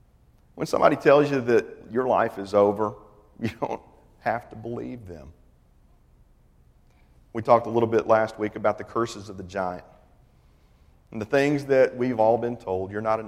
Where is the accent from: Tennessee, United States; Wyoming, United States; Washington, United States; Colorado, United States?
Tennessee, United States; Old Hickory; I grew up in Nashville, Tennessee, in a little suburb of Nashville, a village actually called Old Hickory.